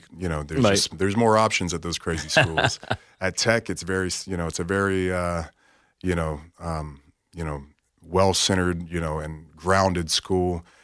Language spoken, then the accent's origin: English; Pensacola, Florida, United States; Pensacola, Florida.